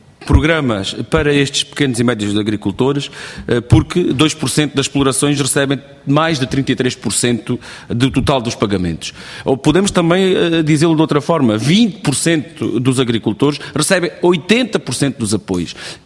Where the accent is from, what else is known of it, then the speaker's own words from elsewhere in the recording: Alentejo, Portugal; Eu sou do Alentejo, isto vê-se logo na minha voz, nem sequer se nota, nem se ouve, vê-se logo que sou alentejano.